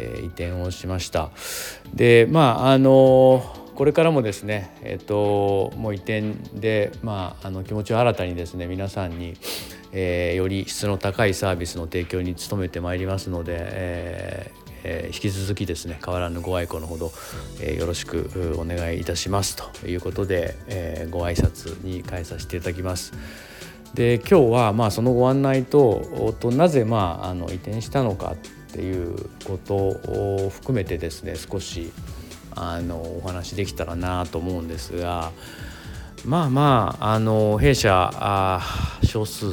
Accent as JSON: {"language": "Japanese", "region": "Kanto", "country": "Japan", "said": "もともと僕、大学も東京だし、関東の人間なので、両親はね、関西人ですけど、"}